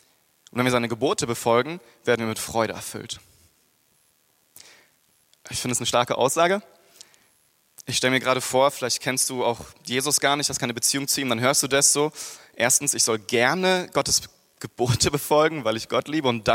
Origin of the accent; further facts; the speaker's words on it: Freiburg, Baden-Württemberg, Germany; Ich komme aus Süddeutschland, Freiburg, da haben wir ganz viele davon, Kaiserstuhl.